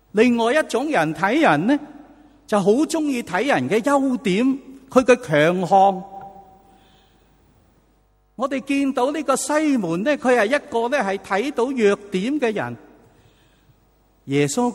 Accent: Guangdong, China; accent: Cantonese; 他亦都好唔睇得好唔锯啊，用我哋广东话。

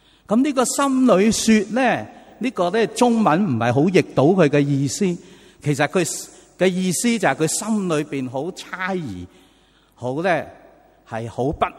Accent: Guangdong, China; accent: Cantonese; 他亦都好唔睇得好唔锯啊，用我哋广东话。

